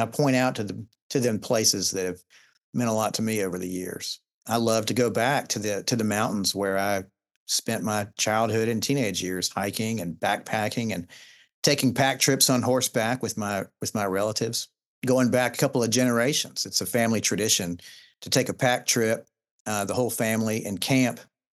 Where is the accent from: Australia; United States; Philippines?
United States; Georgia; I was raised in Georgia, and I have a real strong attachment to my Southern heritage as well.